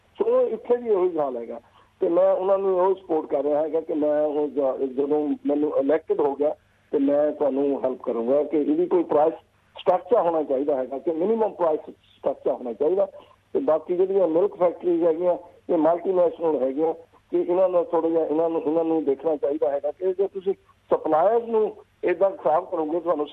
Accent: Hoshiarpur, Punjab, India; ਹਾਂਜੀ ਹਾਂਜੀ, ਮੈਂ ਪੰਜਾਬ ਤੋਂ ਪੰਜਾਬ ਦਾ ਡਿਸਟ੍ਰਿਕਟ ਹੈਗਾ ਹੁਸ਼ਿਆਰਪੁਰ.

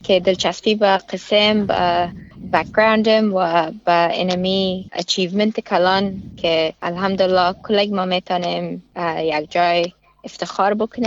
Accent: Afghanistan; now in Australia; رفتیم به افغانستان یک چند فامیلا را دیدنش. بسیار عجیب احساس بود که اتو احساس نمیکردم که ما مثلا پس به کشور خود رفتیم.

